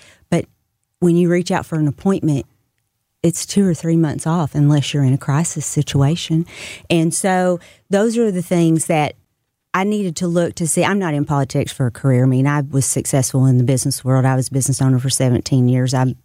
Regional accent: Dallas, Texas, United States; also born or lived in Memphis / California / Florida; I grew up in trailer parks across, I've lived California to Florida, but I was born in Memphis, spent my youngest years in Dallas, and we traveled since then.

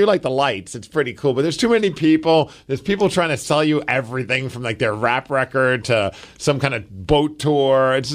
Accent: New York, United States; And I did because I grew up in New York

